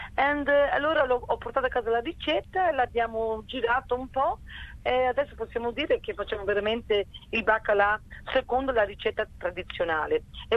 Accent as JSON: {"language": "Italian", "region": "Veneto", "country": "Italy", "lives_now": "Melbourne, Australia", "said": "non è un piatto che si trova molto qui a Melbourne, e vogliamo promuovere questo piatto perché io sono veneta."}